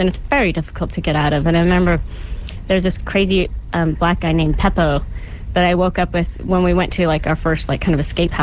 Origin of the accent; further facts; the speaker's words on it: United States; I'm from America.